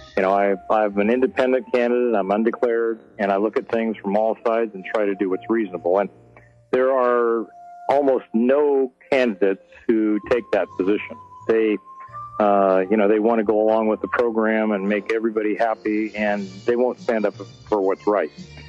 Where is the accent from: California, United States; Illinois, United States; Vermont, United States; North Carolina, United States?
California, United States; I was born and raised in Santa Cruz County